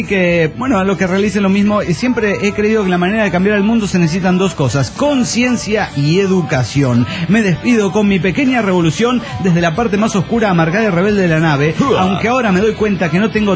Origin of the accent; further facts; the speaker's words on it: Molinito, Mexico; del Molinito, México.